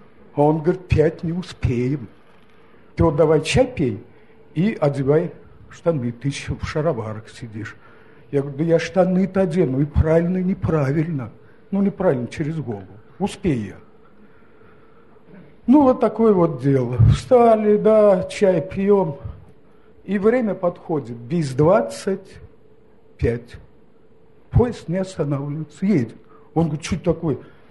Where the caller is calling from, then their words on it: Samara, Samara Oblast, Russia; из Самары.